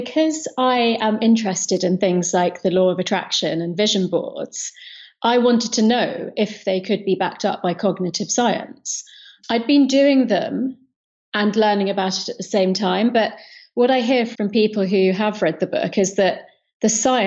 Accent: London, United Kingdom; I grew up in London with Indian parents

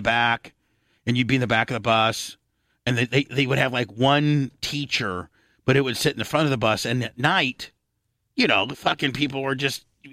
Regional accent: Warsaw, Masovian Voivodeship, Poland; So they did that in Warsaw. So, in seventh and eighth grade

